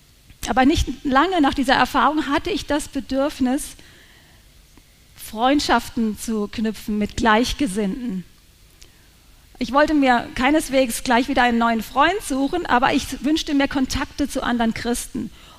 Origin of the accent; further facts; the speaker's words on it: Karlsruhe, Baden-Württemberg, Germany; meiner Heimatstadt Karlsruhe